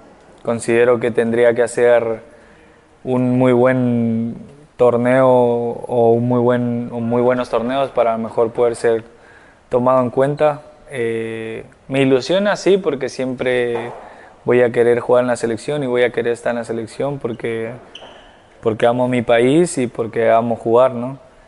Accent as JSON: {"language": "Spanish", "country": "Mexico", "said": "sigo jugando y soy mexicano y creo que siempre es un orgullo representar a México"}